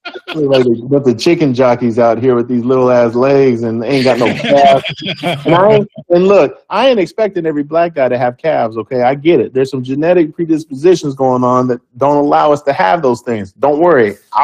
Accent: West Coast, United States; I'm from the West Coast, so I go old school, bro.

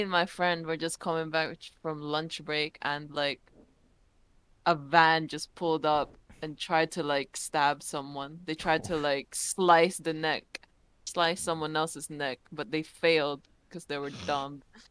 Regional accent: Philippines; I guess I just got so tired of being Filipino and I was just like, fuck this shit.

